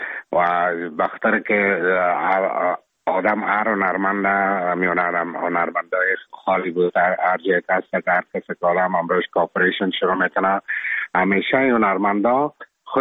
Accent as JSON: {"language": "Persian", "country": "Afghanistan", "lives_now": "Czech Republic", "said": "ما افغان هستم، از افغانستان هستم"}